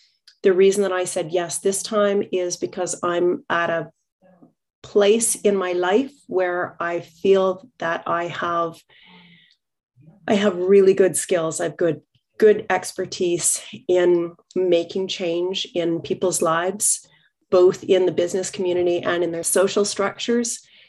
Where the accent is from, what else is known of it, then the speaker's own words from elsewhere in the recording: Vernon, British Columbia, Canada; I grew up in the North Okanagan. I grew up in Vernon, spent my childhood from age 1.5 to 17.